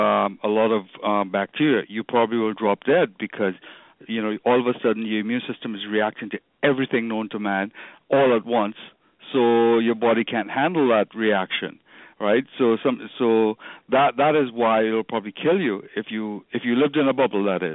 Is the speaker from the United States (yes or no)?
no; Trinidad & Tobago; born there; it's not because I'm of Chinese background. I mean, I was born in Trinidad